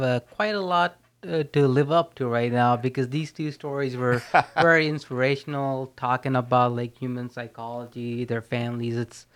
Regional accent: India; moved away as an adult; now in United States; because I was born in India. I grew up there. Until my senior year of undergrad

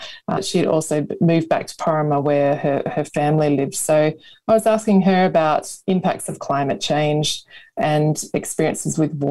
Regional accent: Tasmania, Australia; you know, as a youth growing up in Tasmania.

